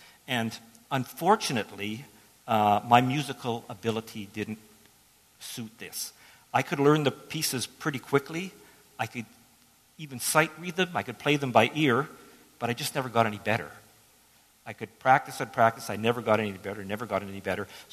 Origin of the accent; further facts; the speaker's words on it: South Porcupine, Ontario, Canada; I'm growing up in South Porcupine, pretty good middle class life, come from a good family